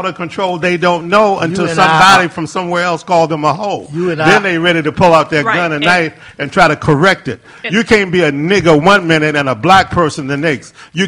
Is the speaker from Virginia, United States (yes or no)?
yes; Roanoke, Virginia, United States; I'm from Roanoke.